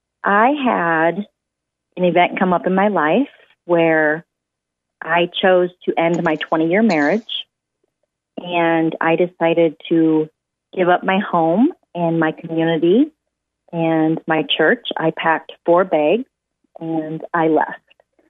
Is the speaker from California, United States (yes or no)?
no; Webster City, Iowa, United States; I graduated from high school in Sioux City, Iowa, and I did move back to my hometown of Webster City, Iowa, and raised my kids there in that area of Iowa